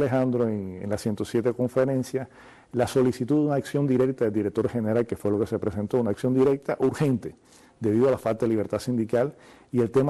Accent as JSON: {"language": "Spanish", "region": "Havana", "country": "Cuba", "said": "Yo no tenía ningún vínculo de eso, pero salí por allá, yo era de La Habana."}